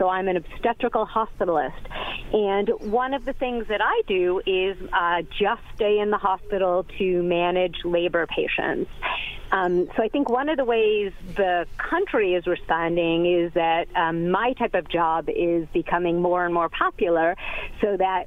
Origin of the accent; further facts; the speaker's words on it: Portland, Oregon, United States; I'm from Portland, Oregon